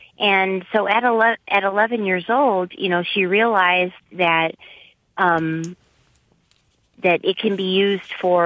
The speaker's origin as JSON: {"language": "English", "country": "Netherlands", "tie": "born or raised there", "second_language": "English", "moved": "yes", "lives_now": "United States", "said": "I was raised in Europe, in the Netherlands"}